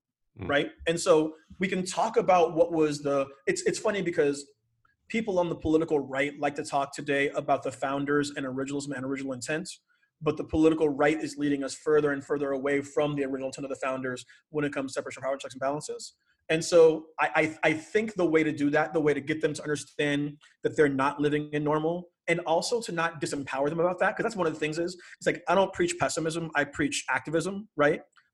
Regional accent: Seattle, Washington, United States; because like I'm from the Seattle area, and in particular, the industries in Seattle are very tech-based.

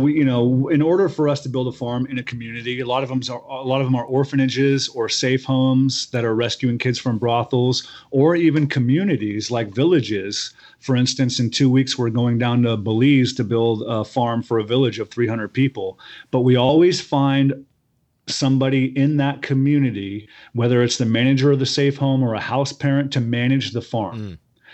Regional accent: Oregon, United States; I grew up on the Rogue River.

